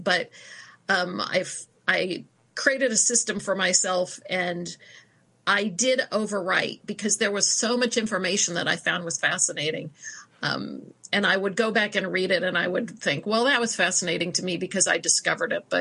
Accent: Midwest, United States; I'm a Midwesterner.

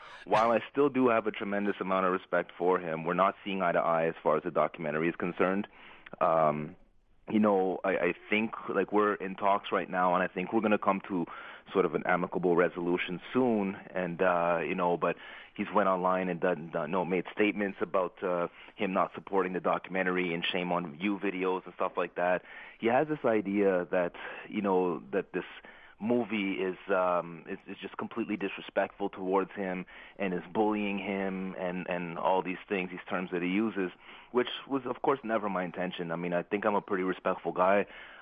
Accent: Ottawa, Ontario, Canada; We did the premiere in my hometown here in Ottawa

